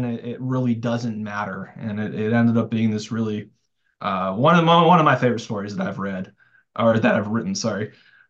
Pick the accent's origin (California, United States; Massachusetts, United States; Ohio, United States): California, United States; You know, I'm from California.